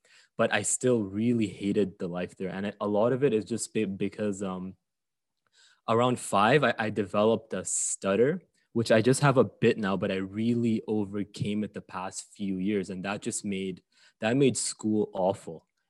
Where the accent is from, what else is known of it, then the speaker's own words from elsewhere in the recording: Saudi Arabia; I grew up in Saudi Arabia, which is a very, very, very, very unique place.